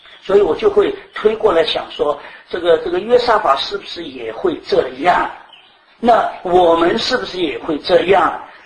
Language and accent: Chinese; China; 这个结亲按照我中国人的想法